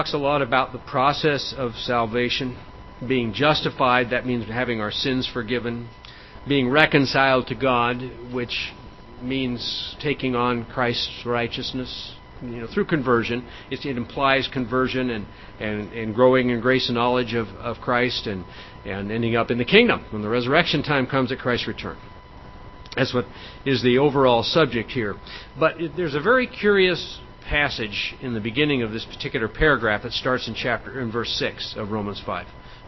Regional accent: South Dakota, United States; I grew up in Crazy Horse territory there in South Dakota near the Black Hills. That's Oglala territory.

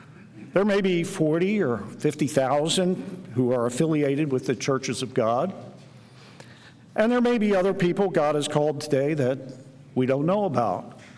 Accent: Maryland, United States; Well, as Marty mentioned, I'm from Maryland, the East Coast. My wife and I live about an hour north of Washington, D.C.

